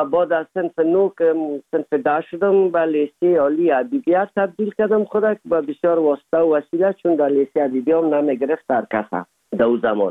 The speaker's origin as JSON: {"language": "Persian", "country": "Afghanistan", "moved": "as an adult", "said": "سال 1990 از افغانستان اولین سفر آمدیم هندوستان"}